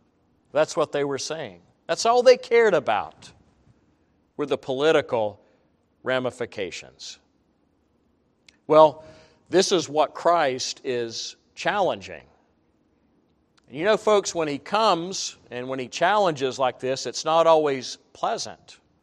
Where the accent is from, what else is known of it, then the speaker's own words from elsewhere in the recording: Southern US, United States; and yes, I grew up in the Bible Belt, okay?